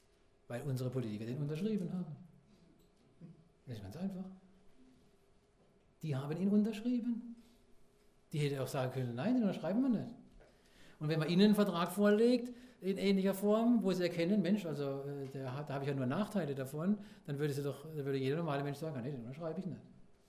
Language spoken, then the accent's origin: German; Karlsruhe, Baden-Württemberg, Germany; ich komme aus Karlsruhe, das ist eine der autofahrerfeindlichsten Städte in Deutschland